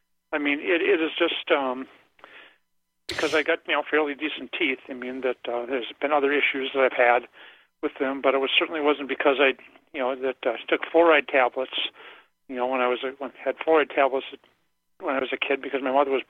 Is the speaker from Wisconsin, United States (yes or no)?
yes; Wisconsin, United States; now in Madison, United States; Well, I moved to Madison in 1981 from Douglas County. As I said before, and I grew up out in the country